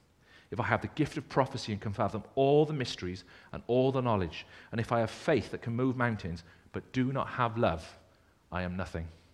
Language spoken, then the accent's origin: English; United Kingdom; We're British, so we say, I'm fine.